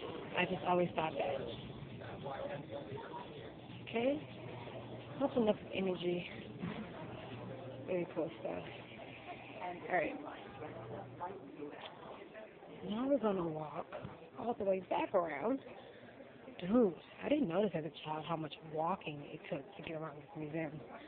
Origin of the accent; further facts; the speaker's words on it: Houston, Texas, United States; Growing up in Houston, not so much. Galveston's water is not very clean.